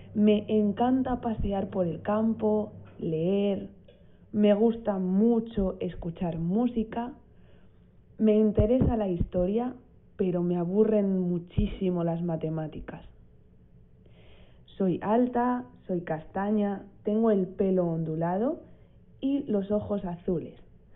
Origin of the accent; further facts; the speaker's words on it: Spain; now in Strasbourg, France; soy española. Tengo 28 años y vivo en Estrasburgo, en Francia. Así que hablo español y francés y un poquito de inglés y de italiano.